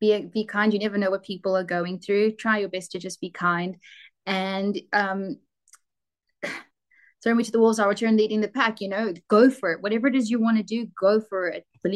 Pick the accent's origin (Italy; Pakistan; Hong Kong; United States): Hong Kong; I am from Hong Kong, so hopefully, I'll get in there soon.